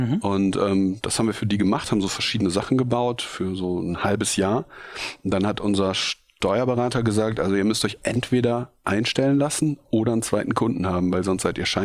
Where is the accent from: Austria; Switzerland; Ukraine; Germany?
Germany; Bergisch Gladbach, North Rhine-Westphalia; also born or lived in Cologne; Ich bin geboren in Köln und aufgewachsen in Bergisch Gladbach, so ein kleiner Ort neben Köln. Dann zum Studieren nach Köln gegangen